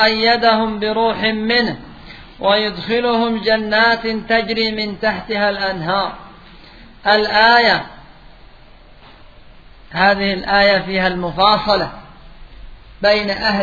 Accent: Yemen; فأنت تجد الآن عندنا في اليمن ماذا الرئيس عافانا الله وإياه

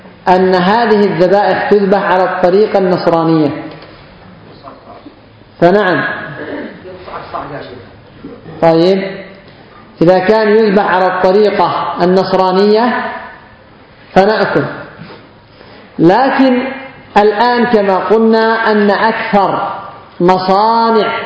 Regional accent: Yemen; لكن لو كان يهودي في وسطهم وذبح بقرة عندنا في اليمن ممكن يتركونها

